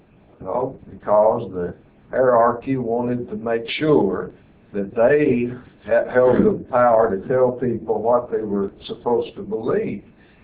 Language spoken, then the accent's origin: English; Arkansas, United States; I can read this because I'm from Arkansas.